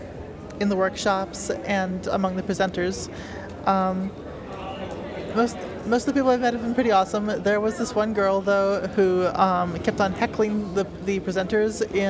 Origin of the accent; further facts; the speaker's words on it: Pittsburgh, Pennsylvania, United States; We're from Pittsburgh.